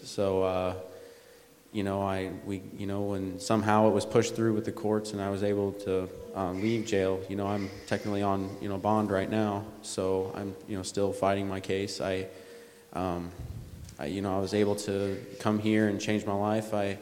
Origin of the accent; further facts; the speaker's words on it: Hopedale, Illinois, United States; I'm from Hopedale, Illinois. I'm 22 years old.